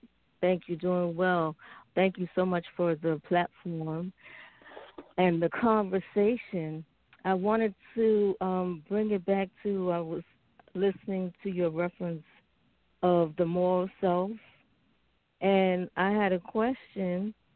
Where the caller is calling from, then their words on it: Richmond, Virginia, United States; Richmond, Virginia.